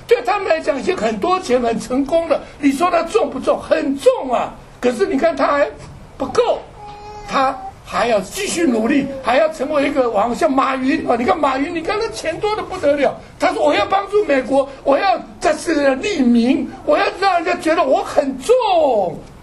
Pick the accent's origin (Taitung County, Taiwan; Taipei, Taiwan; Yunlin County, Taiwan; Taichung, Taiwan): Yunlin County, Taiwan; Douliu; also born or lived in Dounan; 乡下地方长大的，本来就很乡下。那么我从我爸爸当我六岁的时候，六岁大概小学一年级搬家，就把搬到从一个小镇的叫斗南，台湾一个小斗南，搬到斗六。